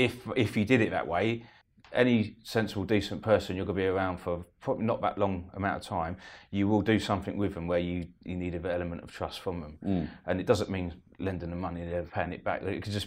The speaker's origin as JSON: {"language": "English", "town": "Eastbourne", "region": "South East England", "country": "United Kingdom", "said": "I'm from Eastbourne."}